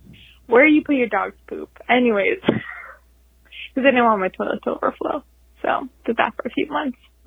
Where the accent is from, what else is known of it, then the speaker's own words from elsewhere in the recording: Arkansas, United States; from Arkansas.